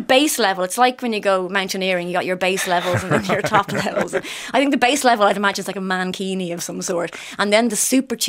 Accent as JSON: {"language": "English", "country": "Ireland", "said": "what are we doing? We're Irish. We're giving us way too much time."}